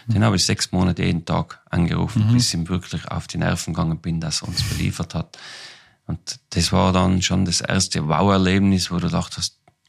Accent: Austria; bei uns in Österreich

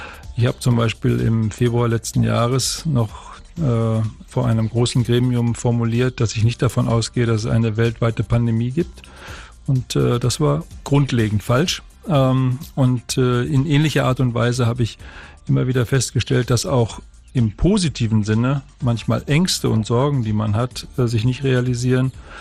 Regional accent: Hanover, Lower Saxony, Germany; born there; Als gebürtiger Hannoveraner

